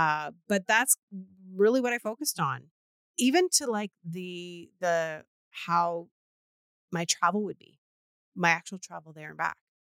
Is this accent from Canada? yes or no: yes; Canada; I'm from Canada.